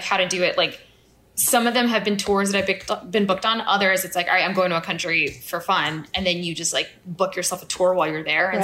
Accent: Colorado, United States; I'm from Colorado.

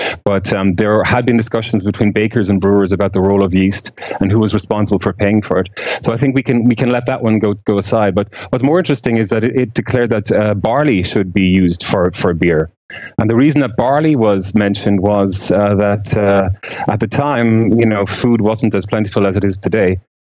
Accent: Dublin, Leinster, Ireland; moved away as an adult; now in Berlin, Germany; I'm originally from Dublin, Ireland, but I've been living in Berlin for over 5 years now.

